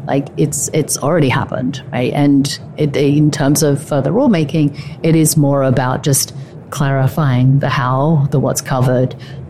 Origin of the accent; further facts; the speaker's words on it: Australia; moved away; And as the Australian in the room who did pass, again, I have not been in Australia for a long time